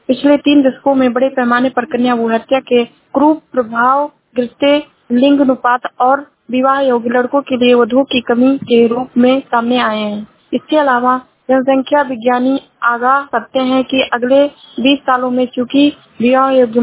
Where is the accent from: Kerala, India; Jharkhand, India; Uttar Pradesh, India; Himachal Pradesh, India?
Uttar Pradesh, India; Shravasti; मैं जिला श्रावस्ती से हूँ।